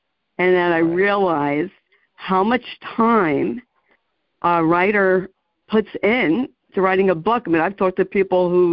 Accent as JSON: {"language": "English", "region": "New Jersey", "country": "United States", "said": "I'm from New Jersey."}